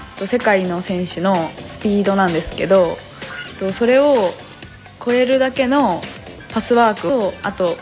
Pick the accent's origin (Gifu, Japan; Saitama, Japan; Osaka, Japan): Gifu, Japan; Kakamigahara; 私も岐阜県の各務原市出身です。